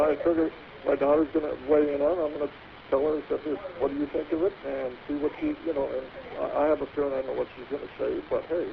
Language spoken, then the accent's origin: English; Minnesota, United States; Born and raised in Minnesota.